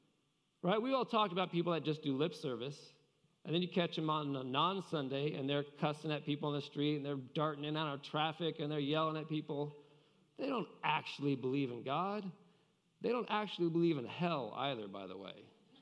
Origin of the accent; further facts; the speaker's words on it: Boulder, Colorado, United States; And I realized growing up in Boulder, Colorado, we had what we called ski bums.